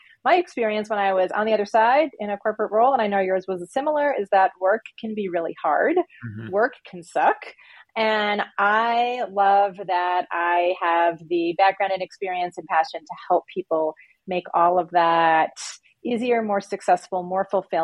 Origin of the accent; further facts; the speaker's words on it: New York, United States; now in Denver, United States; I live in Colorado. I live in Denver, but I'm from New York, which I think is relevant because I have some mixture of, got more of that New York vibe, but the Colorado lifestyle, which I love.